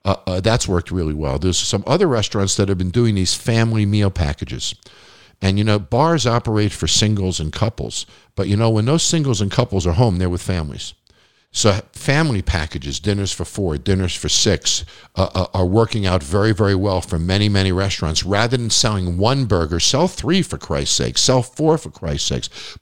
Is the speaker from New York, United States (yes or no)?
yes; New York, United States; And being a New Yorker, I've always loved Nathan's Hot Dogs.